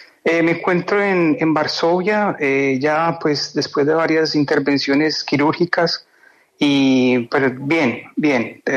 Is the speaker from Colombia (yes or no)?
yes; Pereira, Risaralda, Colombia; moved away as an adult; also born or lived in New Jersey, United States; yo nací en Estados Unidos, en Nueva Jersey, pero migramos a los 5 años, regresé, hice mi primaria en Colombia, en Pereira, empecé la universidad en Pereira